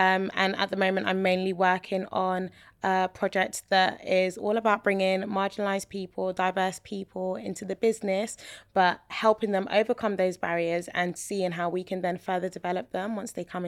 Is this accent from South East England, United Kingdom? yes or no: no; London, United Kingdom; But I am still Nigerian, even though my accent's not as sharp, but I still have that. But yeah, that growing up in East London is a big part of my identity.